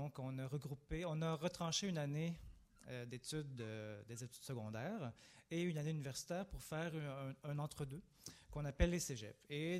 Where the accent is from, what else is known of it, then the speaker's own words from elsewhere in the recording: Saint-Stanislas, Quebec, Canada; born there; Et moi, je suis né là, à Saint-Stanislas, sur le bord de la rivière Batiscan.